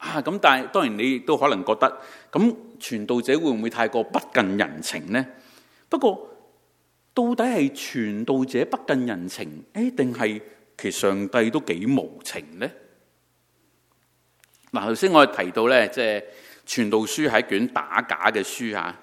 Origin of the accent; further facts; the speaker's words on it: Hong Kong; 即如果即大家都有香港背景的话，我们香港人讨论自己的生命